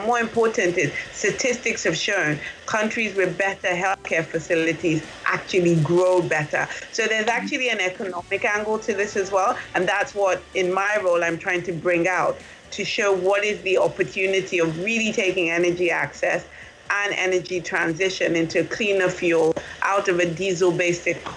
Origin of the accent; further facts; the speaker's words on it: Nigeria; as an African and more importantly as a Nigerian